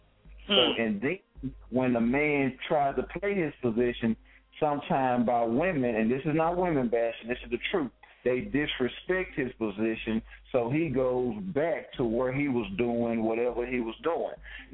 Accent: Dallas, Texas, United States; I'm from Dallas, raised in Highland Hills, from Oak Cliff to the southern sector of Dallas

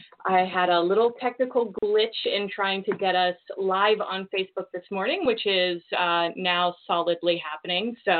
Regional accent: Ohio, United States; Yeah, I was being from Ohio, which, as Chrissy Teigen has recently stated on Twitter, 95% of the world's population is originally from Ohio, and I am convinced of this.

